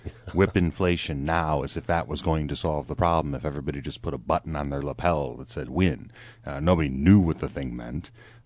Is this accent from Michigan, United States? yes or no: yes; Detroit, Michigan, United States; I'm from Detroit.